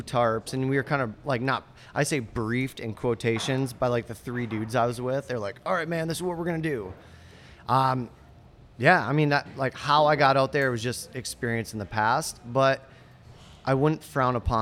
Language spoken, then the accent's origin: English; Michigan, United States; So growing up in Michigan, in the Midwestern town as you know, my mom and dad, I used to wake up on Sundays.